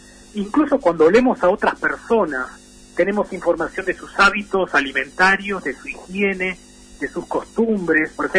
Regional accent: Buenos Aires, Argentina; Yo tengo 40 años, crecí en Buenos Aires

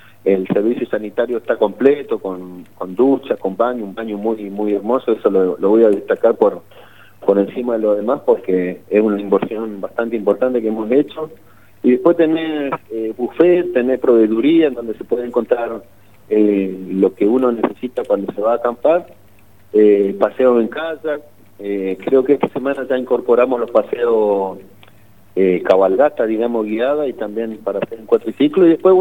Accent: Zapala, Neuquén, Argentina; soy un paisano acá de pueblo, digamos, si bien nací en Zapala, digamos, me crié ahí, en donde mis viejos viven ahí en el barrio Jardín

